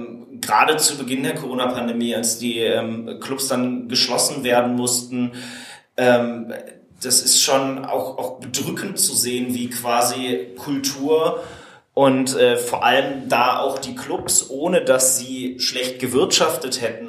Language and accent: German; St. Tönis, North Rhine-Westphalia, Germany; Genau, ich bin in St. Tönis aufgewachsen und in Krefeld dann zur Schule.